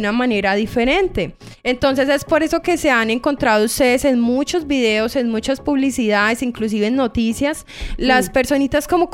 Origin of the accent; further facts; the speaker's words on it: Antioquia, Colombia; Entonces, nosotros como paisas, es un orgullo, sí